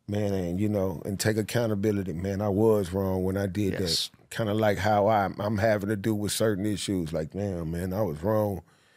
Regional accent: Nashville, Tennessee, United States; I'm in a room full of people from all over the place or whatever, and I say I'm from Nashville, and at that time, you know, we wasn't as big of a city where we are now.

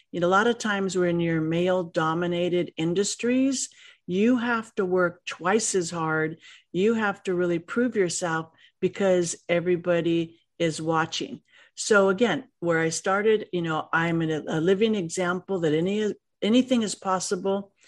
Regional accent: Los Angeles, California, United States; So growing up in Los Angeles wasn't easy. I came from a divorced family, and my mom really struggled.

